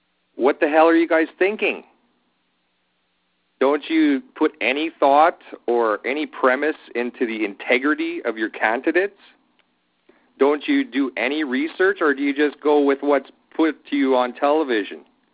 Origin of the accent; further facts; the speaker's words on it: Canada; Yeah, I'm a Canadian, and I'm like an observer looking into your country